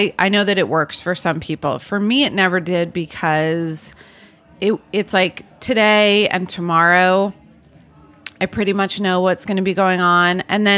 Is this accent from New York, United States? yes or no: yes; New York City, New York, United States; so I grew up in New York City. I grew up going to Fairway.